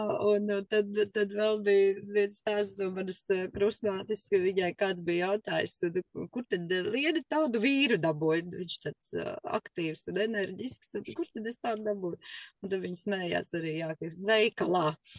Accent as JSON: {"language": "Latvian", "town": "Jaunbērze", "region": "Dobele Municipality", "country": "Latvia", "said": "es arī neesmu no Rīgas, es neesmu Rīgā dzimusi un augusi. Es esmu no Dobeles puses, tāds miestiņš Jaunbērze, un kristīta es esmu Dobelē, Dobeles baznīcā, 14 gados"}